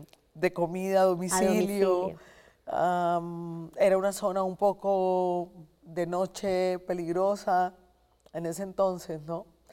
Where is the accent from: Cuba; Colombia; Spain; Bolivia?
Colombia; Cartagena, Bolívar; Yo soy del Caribe y además mi familia es sabanera.